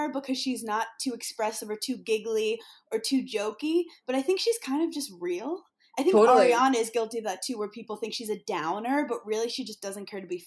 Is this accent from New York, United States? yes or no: yes; Brooklyn, New York, United States; And I consider myself like from a very diverse community. I grew up in Brooklyn.